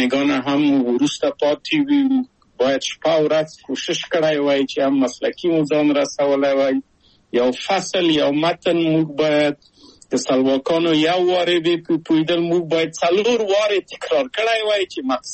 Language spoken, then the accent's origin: Pashto; Kabul, Afghanistan; moved away as an adult; also born or lived in Czechoslovakia; او زه له کابل په یو دولتي بورس چکسلواکیا ته راغلم.